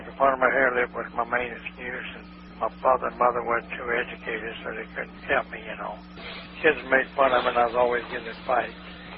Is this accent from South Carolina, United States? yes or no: yes; Columbia, South Carolina, United States; born there; I was born in Charity Ward from an unwed mother in Columbia, South Carolina.